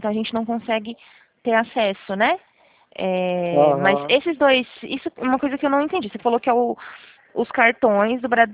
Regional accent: São Paulo, Brazil; Eu sou do estado de São Paulo, sou do interior de São Paulo.

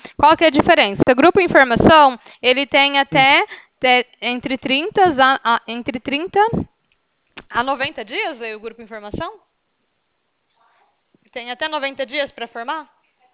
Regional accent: Ribeirão Preto, São Paulo, Brazil; Eu sou de Ribeirão, estou aqui na Presidente Vargas.

